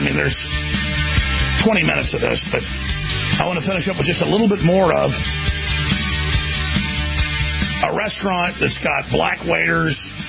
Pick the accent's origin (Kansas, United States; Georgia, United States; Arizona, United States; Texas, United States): Texas, United States; Dallas; I grew up in Dallas.